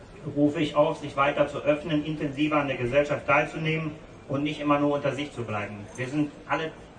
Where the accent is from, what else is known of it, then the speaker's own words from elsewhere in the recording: Bosnia & Herzegovina; ich komme aus Bosnien-Herzegowina.